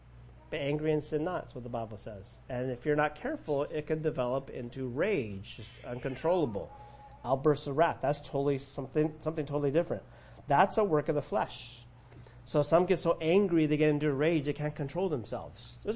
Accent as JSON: {"language": "English", "town": "Cypress", "region": "California", "country": "United States", "tie": "born or raised there", "said": "I grew up in Cypress, California, in Orange County"}